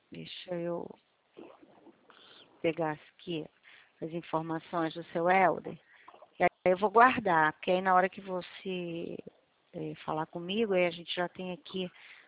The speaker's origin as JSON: {"language": "Portuguese", "region": "Rio de Janeiro", "country": "Brazil", "said": "Eu sou do Rio de Janeiro"}